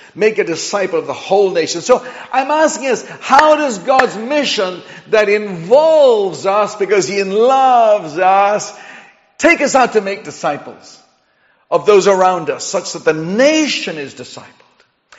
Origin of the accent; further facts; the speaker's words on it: Chile; also born or lived in England; I'm actually an Anglo-Chilean. You think I sound English, but actually I'm a Chilean. I was born in Chile.